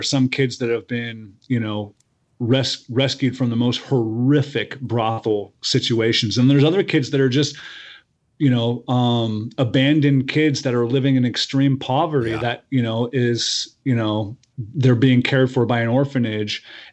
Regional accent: Oregon, United States; I grew up on the Rogue River.

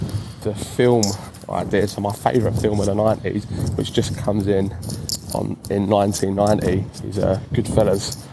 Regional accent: Bermondsey, London, United Kingdom; I'm from Bermondsey. In South East London.

